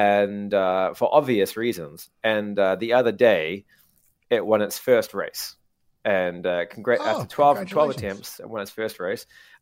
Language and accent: English; Wellington, New Zealand; You may remember that my hometown Wellington has Mittens the cat.